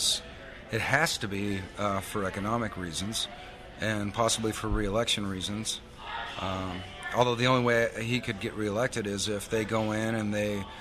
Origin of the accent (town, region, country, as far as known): United States